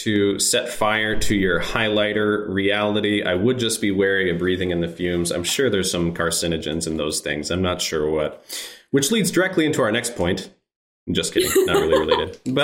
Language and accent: English; Midwest, United States; I relate to experience as a Midwesterner in winter.